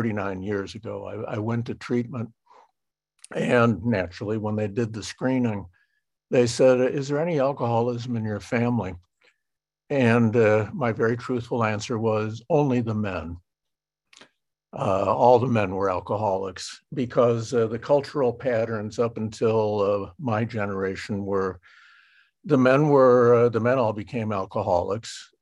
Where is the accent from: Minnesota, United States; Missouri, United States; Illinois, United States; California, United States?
Missouri, United States; St. Louis; I'm half German and half Irish. I was born and raised in St. Louis in the Midwest, and that's a real common combination in the St. Louis area, Irish and German.